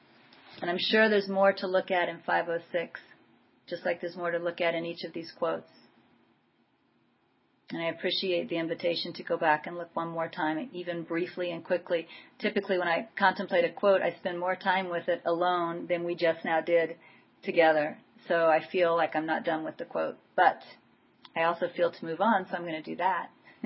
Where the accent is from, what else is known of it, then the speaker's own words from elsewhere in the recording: Coffeyville, Kansas, United States; born there; also born or lived in Topeka; You know, I was born in 1960 in Coffeyville, Kansas. My mom named me after her high school best friend